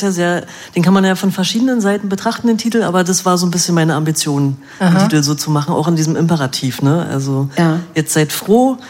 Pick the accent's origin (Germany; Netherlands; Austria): Germany; Berlin; born there; Also ich bin ja nun in Berlin geboren, wie man unschwer hört.